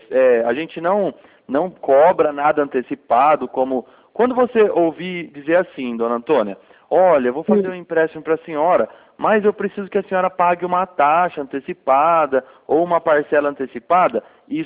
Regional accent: Limeira, São Paulo, Brazil; Não, de Limeira.

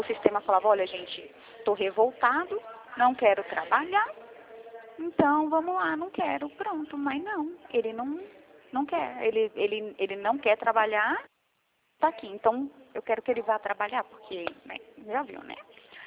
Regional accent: Camamu, Bahia, Brazil; Eu sou do sul, sou de Camamu, Bahia.

